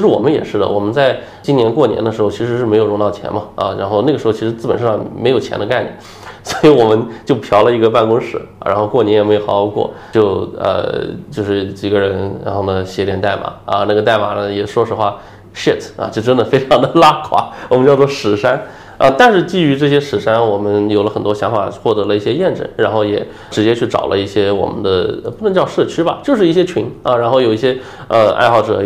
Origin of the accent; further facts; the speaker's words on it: Hangzhou, Zhejiang, China; 我是杭州人